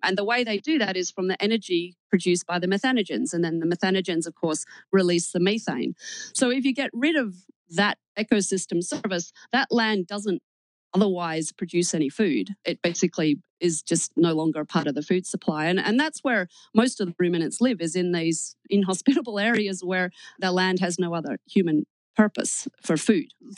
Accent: Australia; I was raised in Australia, and so I only ever knew that cows ate grass.

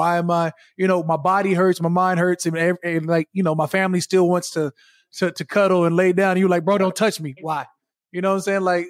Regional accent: Arizona, United States; You know I'm from Arizona, so that's what I'm saying. That hot sausage was not on no platter. You could get chorizo.

